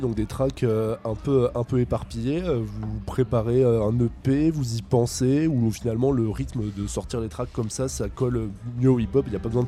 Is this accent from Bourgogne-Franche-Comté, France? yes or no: no; Angers, Pays de la Loire, France; Moi, je suis d'Angers, donc je suis un peu éloigné.